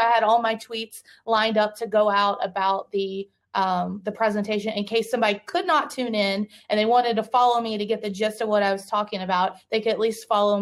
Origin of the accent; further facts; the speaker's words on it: the South, United States; accent: Southern; if my Southern accent comes out a little bit, that way people can catch up on it.